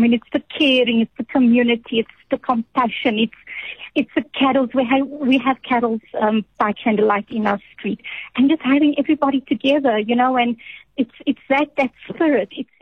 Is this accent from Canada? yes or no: no; Cape Town, Western Cape, South Africa; now in Johannesburg, South Africa; I'm originally from Cape Town